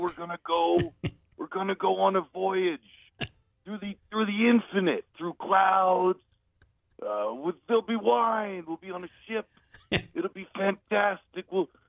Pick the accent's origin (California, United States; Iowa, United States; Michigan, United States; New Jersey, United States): New Jersey, United States; So anyway, you all know I'm from Central Jersey, right?